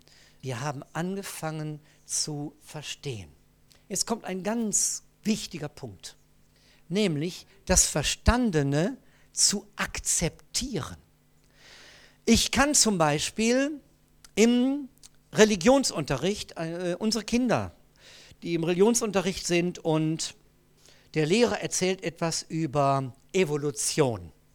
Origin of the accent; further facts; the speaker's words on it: Bielefeld, North Rhine-Westphalia, Germany; als wir damals unseren Jugendkeller hatten, bei uns in Bielefeld, das war 1974, 1973 fing das an, schon etwas eher sogar.